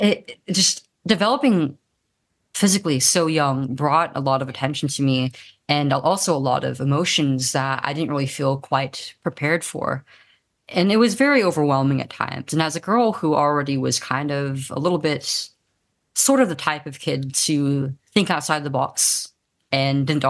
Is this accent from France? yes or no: no; United States; This is probably the second furthest that I've been out of the out of my home country of the US.